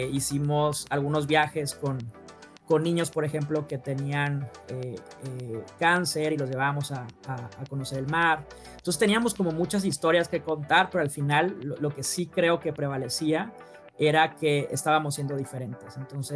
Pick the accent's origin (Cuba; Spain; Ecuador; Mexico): Mexico; Sonora; Yo soy de Sonora